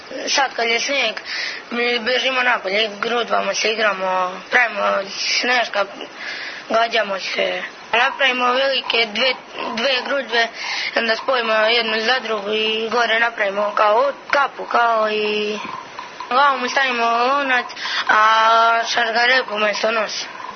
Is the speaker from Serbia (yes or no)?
yes; Urenovci, Serbia; ja sam rodom iz sela Urenovci, živim sa tatom i dedom.